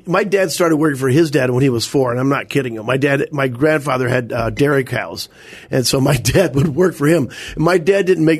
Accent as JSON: {"language": "English", "region": "Missouri", "country": "United States", "tie": "born or raised there", "said": "I grew up in Missouri, as you well know, and my dad used to take me every year to the Missouri State Fair"}